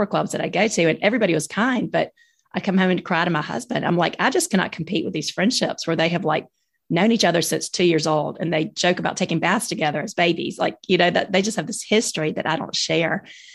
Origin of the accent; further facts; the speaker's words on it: Tuscaloosa, Alabama, United States; But, you know, I grew up in Tuscaloosa. I went straight from high school to college 15 minutes away.